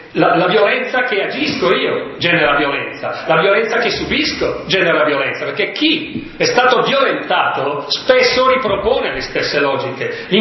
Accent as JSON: {"language": "Italian", "town": "Brescia", "region": "Lombardy", "country": "Italy", "said": "Dicevo prima, la mia terra, Brescia, l'Italia è al secondo posto nel mondo come produzione di armi leggere."}